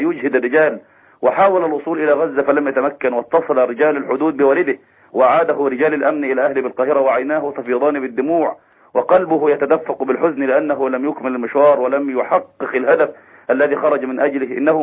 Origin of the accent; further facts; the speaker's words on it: Egypt; بلدنا مصر